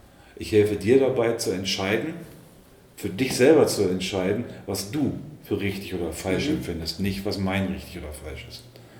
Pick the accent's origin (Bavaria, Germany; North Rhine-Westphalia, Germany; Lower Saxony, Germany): Lower Saxony, Germany; Braunschweig; Ich komme aus Braunschweig.